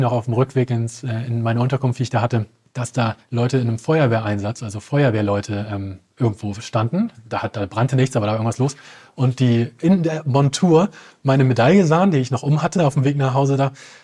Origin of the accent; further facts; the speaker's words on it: Hamburg, Germany; Und Berlin, ich meine, ist um die Ecke irgendwie bei uns in Hamburg.